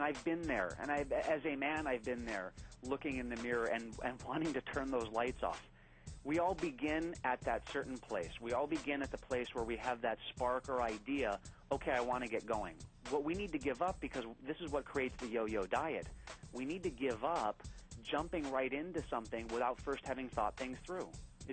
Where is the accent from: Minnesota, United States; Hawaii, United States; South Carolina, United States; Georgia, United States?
Hawaii, United States; it's a fancy Hawaiian word, I'm from Hawaii